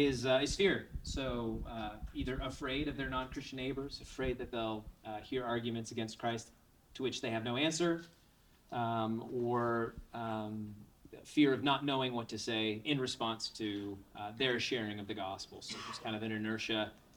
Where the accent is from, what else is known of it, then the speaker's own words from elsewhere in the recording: Canada; As the Canadian, mm-hmm. Being nice is a Canadian value.